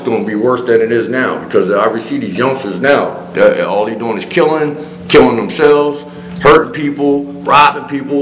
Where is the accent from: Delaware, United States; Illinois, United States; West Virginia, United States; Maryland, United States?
Delaware, United States; Harrington; now in Smyrna, United States; I am from Harrington, Delaware, but I actually live outside of Smyrna now.